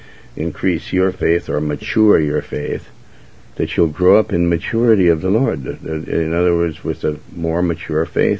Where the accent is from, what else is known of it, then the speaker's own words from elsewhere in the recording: Montana, United States; And, see, I come from Montana, and we know about these sort of things on the Western Channel, right?